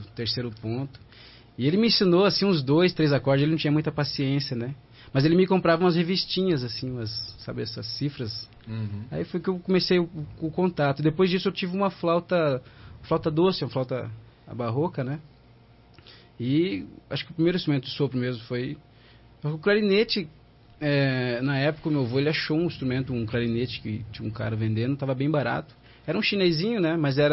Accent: Mato Grosso do Sul, Brazil; E eu também não sou daqui, sou do interior do Mato Grosso do Sul.

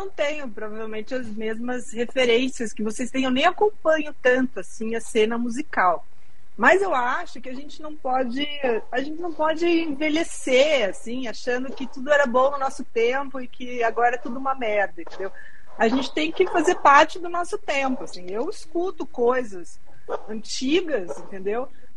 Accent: São Paulo, Brazil; Eu sou paulistana.

